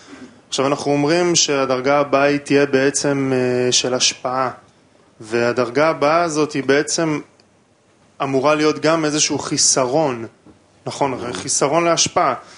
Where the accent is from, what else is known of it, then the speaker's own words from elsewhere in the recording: Haifa, Haifa District, Israel; now in Tel Aviv, Israel; אני מחיפה במקור.